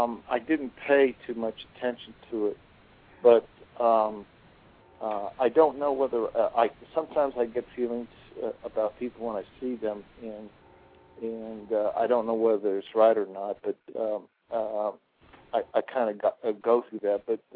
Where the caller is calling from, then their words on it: Atlanta, Georgia, United States; I'm calling from Atlanta, Georgia.